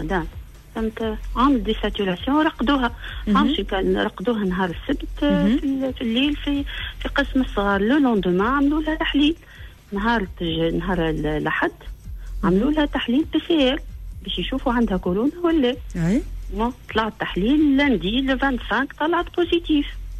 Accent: Tunisia; السلاله الجديده اللي تحطوا عليها ما هيش عندنا في تونس

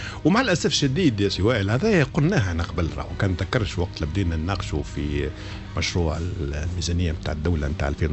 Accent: Tunisia; وأنه ما زال عندنا في تونس رجال برر،

